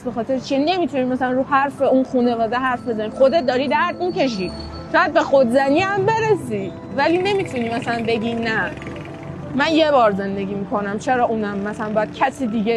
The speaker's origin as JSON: {"language": "Persian", "region": "Hamadan", "country": "Iran", "said": "من همدانیم. حالا اینجا دارم درس میخونم، سر کار میرم."}